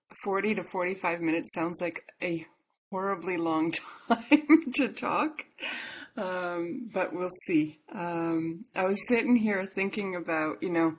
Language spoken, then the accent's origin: English; Canada; now in Dubai, United Arab Emirates; I was born in Canada. I'm from Canada. I live in Dubai now, but I'm from Canada, and that's where I spent most of my life.